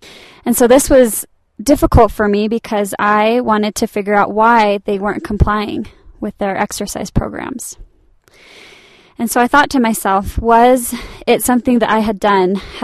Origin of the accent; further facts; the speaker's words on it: Salt Lake City, Utah, United States; I grew up in Salt Lake City, Utah.